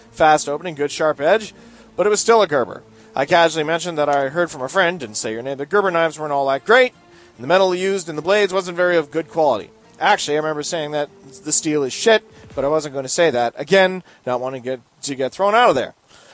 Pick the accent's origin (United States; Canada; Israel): Canada; Maybe it's because I'm Canadian.